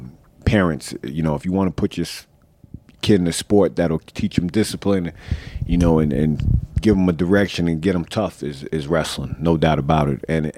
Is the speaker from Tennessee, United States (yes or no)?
no; Oceanside, New York, United States; also born or lived in Freeport; and then we moved to Freeport. I grew up in Oceanside when I was young.